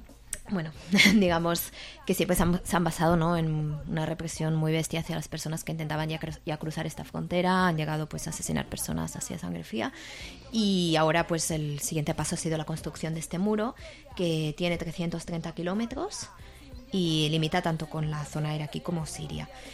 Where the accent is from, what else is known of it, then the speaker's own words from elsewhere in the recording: Kurdistan Region, Iraq; yo que precisamente vengo del Kurdistán iraquí, aprovecho para comentar